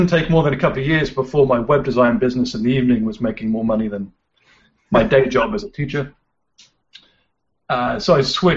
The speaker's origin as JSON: {"language": "English", "region": "England", "country": "United Kingdom", "moved": "as an adult", "lives_now": "United States", "said": "So I basically left England and worked as a teacher in a whole bunch of different countries"}